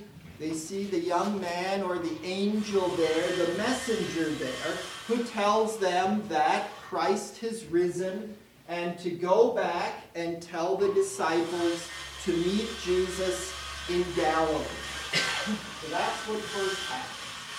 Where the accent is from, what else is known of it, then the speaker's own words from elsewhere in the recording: Saskatoon, Saskatchewan, Canada; I'm from Saskatoon, Saskatchewan, and I teach at St. Thomas More College, which is one of the colleges at the University of Saskatchewan